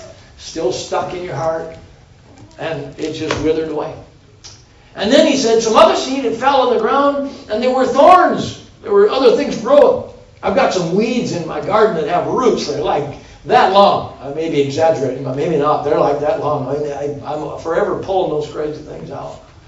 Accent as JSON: {"language": "English", "region": "Wisconsin", "country": "United States", "tie": "born or raised there", "said": "I don't know how many rocks you got in Kansas, but I grew up in Wisconsin. And where I grew up, we had a rock farm."}